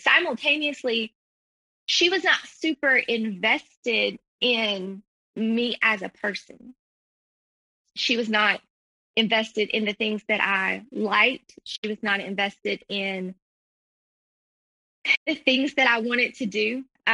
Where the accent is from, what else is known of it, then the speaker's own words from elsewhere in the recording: United States; And I come from a minority community. We're Native American.